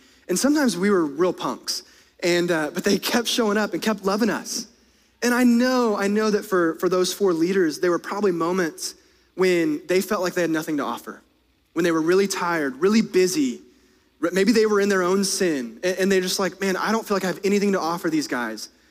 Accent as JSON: {"language": "English", "country": "United States", "said": "Like, we're American."}